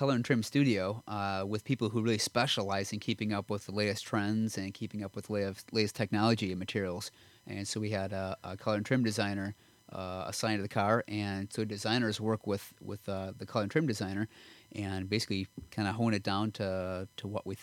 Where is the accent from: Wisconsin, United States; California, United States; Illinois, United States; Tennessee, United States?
Wisconsin, United States; Milwaukee; Because I grew up in Milwaukee, which is a little ways away from Detroit, so it's away from the auto industry.